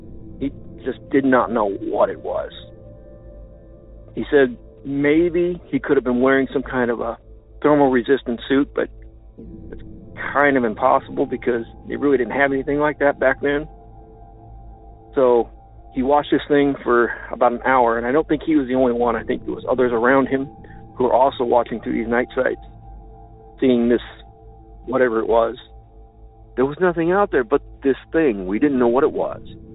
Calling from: Illinois, United States; from Land of Lincoln.

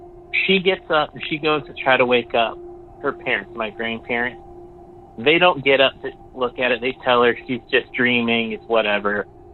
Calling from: Ohio, United States; I'm calling from Ohio.

